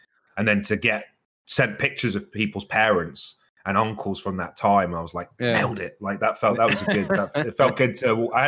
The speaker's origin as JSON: {"language": "English", "country": "United Kingdom", "said": "I'm British, so I have a visa for the US."}